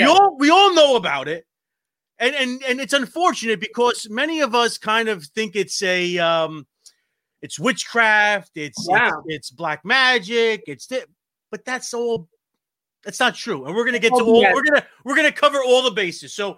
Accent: New Jersey, United States; accent: Jersey; That's my Jersey accent.

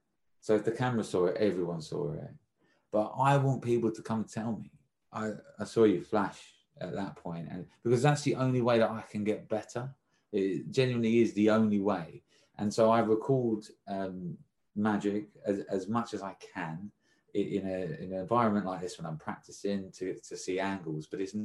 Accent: London, United Kingdom; I said, oh, I'm from London.

